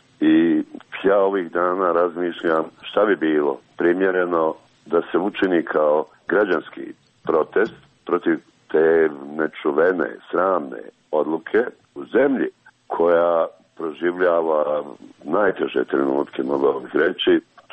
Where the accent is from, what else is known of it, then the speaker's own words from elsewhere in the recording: Mostar, Federation of Bosnia and Herzegovina, Bosnia & Herzegovina; obnovu partizanskog groblja u Mostaru, koja je sramota za moj rodni grad